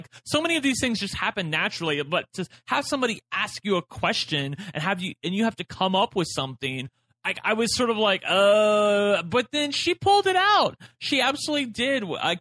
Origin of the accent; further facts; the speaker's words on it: Chicago, Illinois, United States; I'm from Chicago.